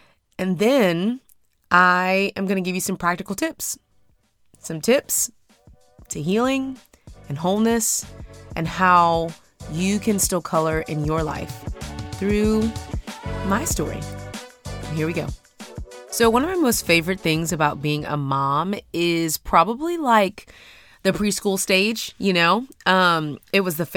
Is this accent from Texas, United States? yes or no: yes; Houston, Texas, United States; I'm from Houston, Texas, okay?